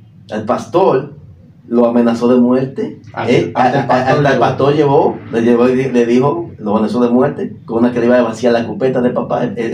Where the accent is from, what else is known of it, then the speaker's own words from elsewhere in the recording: Bonao, Monseñor Nouel, Dominican Republic; esa es una situación en mi pueblo natal, en Bonao, ¿verdad? Soy de Bonao, nacido y criado en Bonao.